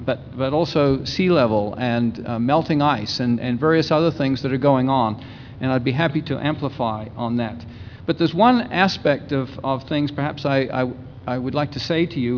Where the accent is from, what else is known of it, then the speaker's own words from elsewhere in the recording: New Zealand; moved away as an adult; I come from New Zealand, and I was actually a weather forecaster in New Zealand for a few years before I went to MIT to do my PhD.